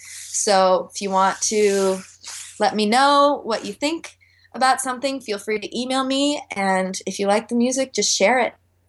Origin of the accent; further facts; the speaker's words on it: Chicago, Illinois, United States; now in California, United States; Actually, no. I'm not a California girl. I am from Chicago. I just recently moved to California a few months ago.